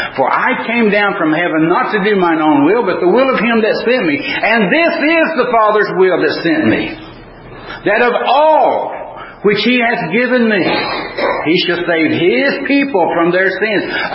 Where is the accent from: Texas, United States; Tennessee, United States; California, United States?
Tennessee, United States; we're from Tennessee, so a time or two we went to watch the Tennessee football games.